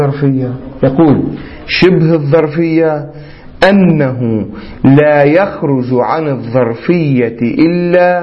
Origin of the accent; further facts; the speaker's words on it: Lebanon; عندنا في لبنان من يقول إلى أين دائما